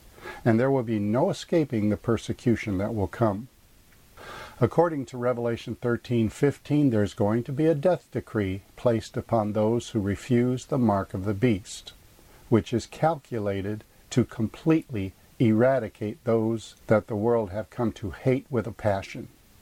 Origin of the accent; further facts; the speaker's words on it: United States; And as an American, I'm certainly not proud of that.